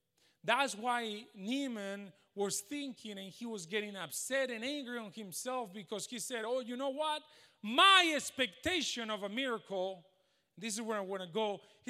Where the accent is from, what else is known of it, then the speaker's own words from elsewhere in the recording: Spain; English is a second language; now in United States; the government here in the United States, and I'm from Spain, and I'm telling you, people from the United States is really respected all around the world.